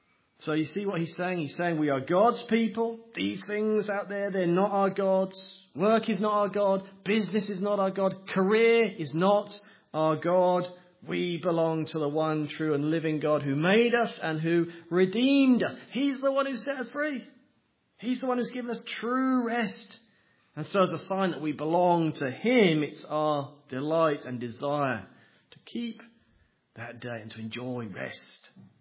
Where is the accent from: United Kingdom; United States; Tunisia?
United Kingdom; East of England; growing up in Norfolk in England